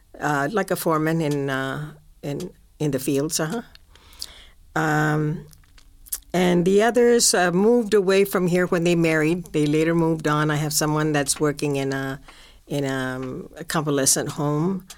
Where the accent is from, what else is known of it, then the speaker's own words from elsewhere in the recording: Earlimart, California, United States; born there; I was born in Early Mart, believe it or not, Early Mart, California.